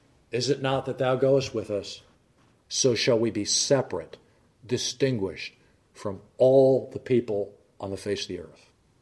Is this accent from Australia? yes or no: no; Cleveland, Ohio, United States; I grew up in Cleveland. And we have in Cleveland the Terminal Tower.